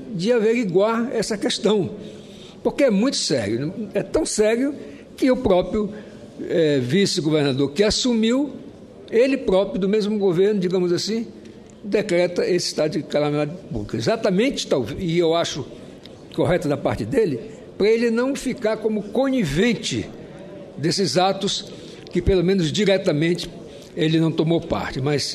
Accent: Roraima, Brazil; como roraimense, como filho do estado de Roraima, como um homem que realmente ama a minha terra

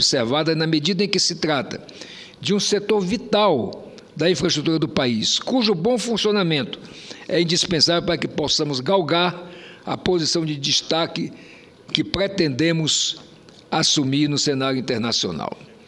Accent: Roraima, Brazil; lá no meu estado de Roraima

